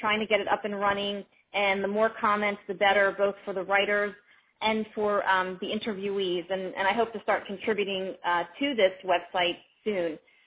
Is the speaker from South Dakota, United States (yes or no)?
no; Pennsylvania, United States; I grew up in Pennsylvania. Know all about Arlen Specter and know all about Mike Castle living in southeastern Pennsylvania.